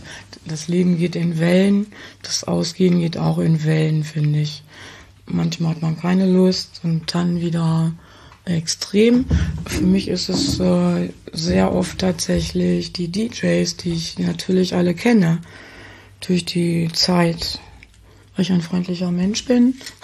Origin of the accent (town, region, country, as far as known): Paderborn, North Rhine-Westphalia, Germany